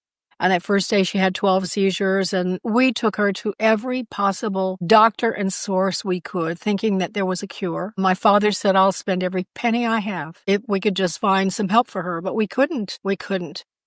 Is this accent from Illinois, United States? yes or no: yes; Chicago, Illinois, United States; So Chicago is my hometown, but so is Southern Illinois.